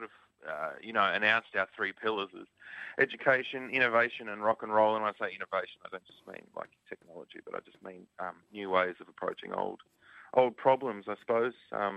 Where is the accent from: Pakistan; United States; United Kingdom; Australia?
Australia; Frankston, Victoria; I grew up in Frankston and, look, it's a lot better now these days